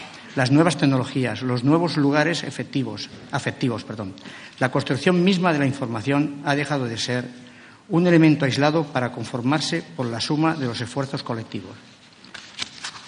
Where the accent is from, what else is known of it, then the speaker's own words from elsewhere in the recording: Villena, Valencian Community, Spain; Una vida que arranca en mi pueblo, en Villena, en mis calles, en mis amigos de la infancia y en los juegos de las calles del Raval.